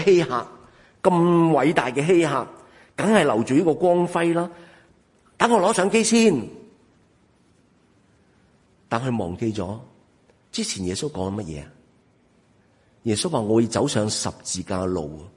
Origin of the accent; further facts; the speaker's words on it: China; 我中国人